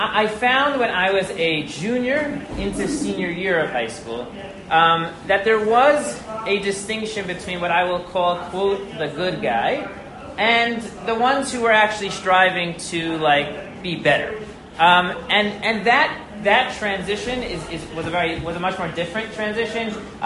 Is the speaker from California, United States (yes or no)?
no; Riverdale, New York, United States; I grew up in Riverdale, but I went to DRS, not the story for now.